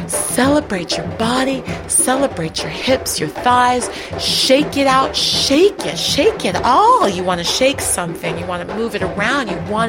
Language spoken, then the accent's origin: English; Minnesota, United States; I grew up in Minnesota, which was a great place to grow up. And my family was one of the only Black families in the town.